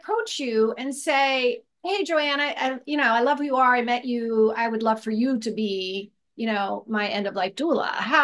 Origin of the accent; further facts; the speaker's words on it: Ohio, United States; I grew up in Ohio